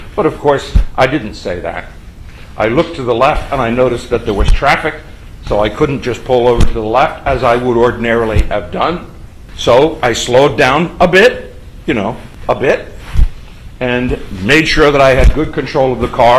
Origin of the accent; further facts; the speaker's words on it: Pennsylvania, United States; I'm from Pennsylvania. I cannot imagine that law being passed in Pennsylvania because, I mean, I'm 68 years old